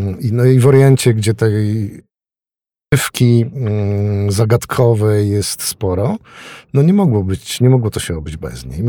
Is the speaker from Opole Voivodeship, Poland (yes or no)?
no; Świętokrzyskie Voivodeship, Poland; ja się wychowałem u podnóża Gór Świętokrzyskich wśród czarownic i zabobonów